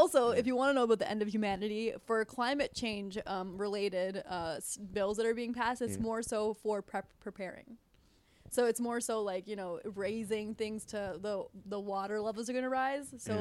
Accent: Bolton, Ontario, Canada; also born or lived in India / Toronto, Canada / New Jersey, United States; now in United States; Originally, India. I was born in India. I grew up in Canada, New Jersey.

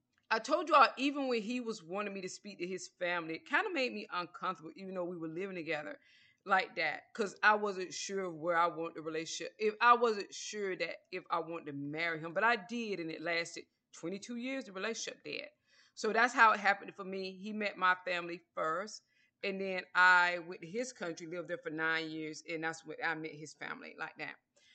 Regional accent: United States; because I'm from the United States, and I feel that you're gonna be hard pressed to find an American family

